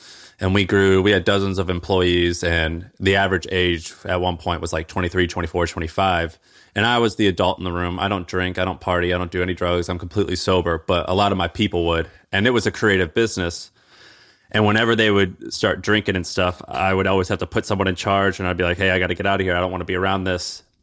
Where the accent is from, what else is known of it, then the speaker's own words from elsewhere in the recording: Missouri, United States; I grew up in Missouri as a 12-year-old white kid in Missouri.